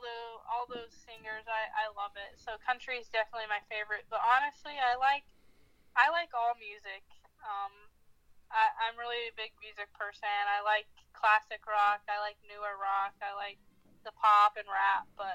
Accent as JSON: {"language": "English", "region": "Colorado", "country": "United States", "said": "I've already had a couple articles wrote that I am from Colorado. But Colorado is not too bad of a place to be from."}